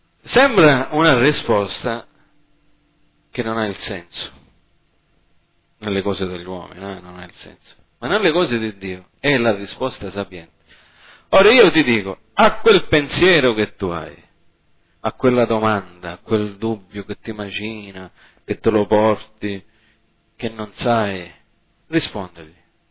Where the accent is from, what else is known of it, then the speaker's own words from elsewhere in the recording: United States; now in Italy; Io non ho una grande memoria. Io sono cresciuto in America, lì non ci facevano memorizzare le poesie come qua in Italia.